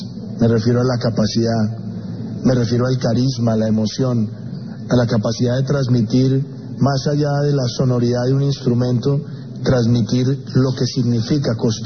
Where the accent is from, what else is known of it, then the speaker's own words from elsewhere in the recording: Colombia; Para nosotros, como colombianos, ver a la Filarmónica Joven de nuestro país llegar a Europa